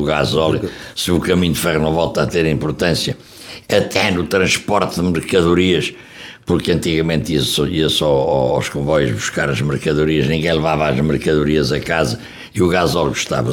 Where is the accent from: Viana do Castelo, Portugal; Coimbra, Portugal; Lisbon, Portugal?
Coimbra, Portugal; Eu, como sou de Coimbra, que eu nunca saí de cá